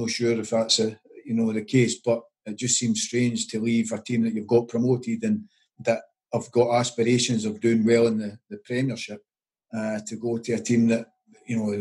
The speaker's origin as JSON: {"language": "English", "town": "Paisley", "region": "Scotland", "country": "United Kingdom", "tie": "born or raised there", "said": "I grew up in Paisley, played for some local boys clubs"}